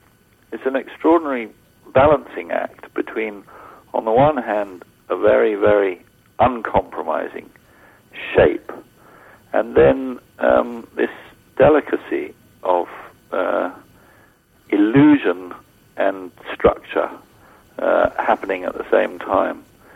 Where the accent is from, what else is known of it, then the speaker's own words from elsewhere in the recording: England, United Kingdom; accent: English; Yeah, we haven't had very many callers, have we? Is it my English accent?